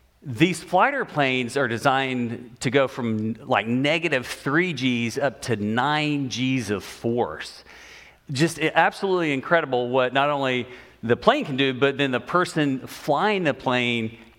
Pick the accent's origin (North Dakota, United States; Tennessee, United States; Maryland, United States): Tennessee, United States; Memphis; now in California, United States; I grew up initially in Memphis, spent a lot of my adult life overseas as a missionary.